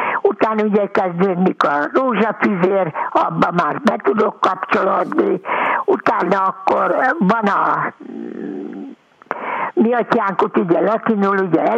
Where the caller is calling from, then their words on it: Nemeshany, Veszprém County, Hungary; Nemeshagyból vagyok, Veszprém megyéből, az egész kicsike kis faluból.